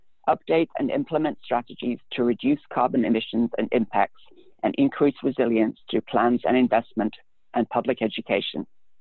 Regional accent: Yorkshire and the Humber, United Kingdom; my hometown in Yorkshire, England. Where I grew up, there were no people of color living near me.

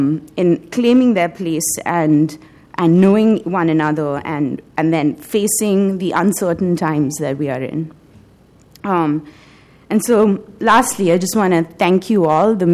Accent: India; moved away as an adult; now in Portland, United States; I'm from India. And back in India, I was involved with a lot of activism

